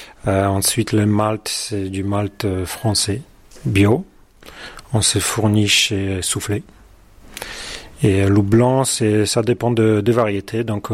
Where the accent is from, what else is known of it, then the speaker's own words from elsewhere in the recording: Poland; now in France; je suis polonais. Et ça fait, oui, bientôt 20 ans que j'habite en France. Et en Lozère, ça va faire 7-8 ans.